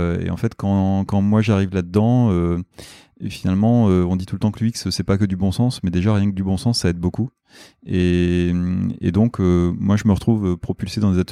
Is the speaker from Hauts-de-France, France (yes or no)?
yes; Hauts-de-France, France; je suis intervenu un peu chez AXA en étant basé à Lille, parce qu'à la base, je suis du Nord